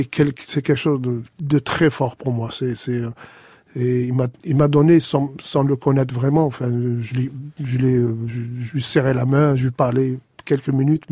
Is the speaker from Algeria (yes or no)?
yes; Algiers, Algiers Province, Algeria; now in France; on est Kabyle, d'Alger